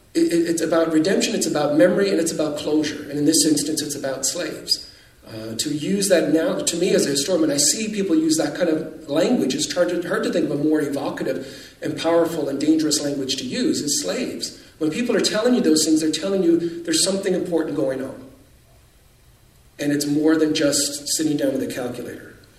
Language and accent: English; Canada; But as a Canadian, as someone trying to understand